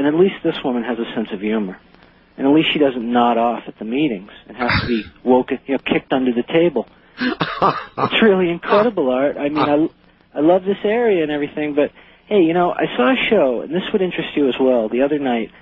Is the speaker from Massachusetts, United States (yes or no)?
no; Mesa, Arizona, United States; Because I am from Mesa